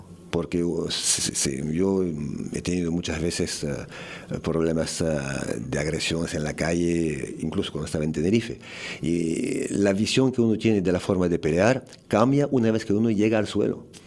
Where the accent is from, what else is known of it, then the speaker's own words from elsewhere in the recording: France; Spanish is a second language; also born or lived in Vietnam; Empecé con un maestro vietnamita que vivía en Francia, porque soy francés de base.